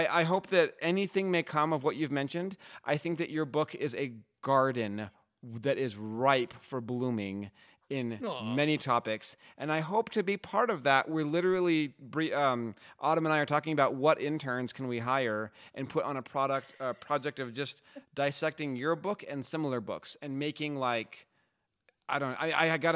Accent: United States; And I'm sorry, I'm American.

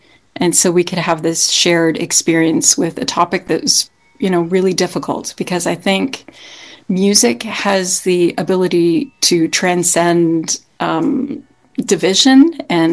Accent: Canada; I think that there is something significant about being a Canadian composer.

